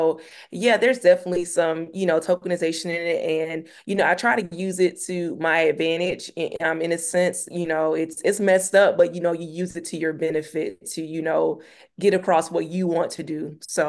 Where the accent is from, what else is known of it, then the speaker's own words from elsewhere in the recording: Albany, Georgia, United States; now in Atlanta, United States; I'm from Albany, Georgia, which is like a southwest city here in Georgia. And I live in Atlanta. And I, you know, I have an accent